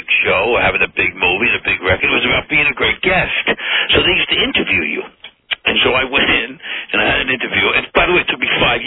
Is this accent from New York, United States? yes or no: yes; New York City, New York, United States; I came to New York. I'm back in New York in my hometown.